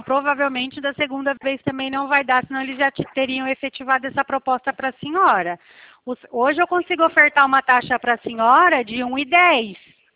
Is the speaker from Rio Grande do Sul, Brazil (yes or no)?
no; Presidente Prudente, São Paulo, Brazil; eu também sou de Presidente Prudente.